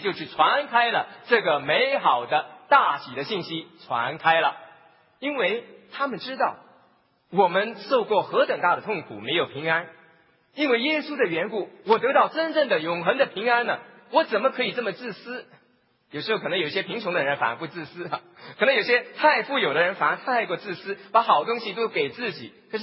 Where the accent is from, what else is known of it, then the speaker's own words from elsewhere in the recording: Hong Kong; 以前小的时候在香港的时候多么害怕在这个龙蛇混集的这个庙街当中